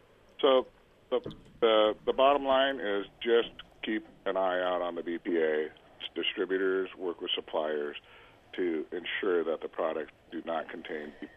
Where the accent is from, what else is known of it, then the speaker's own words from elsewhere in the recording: California, United States; In the state of California, my home state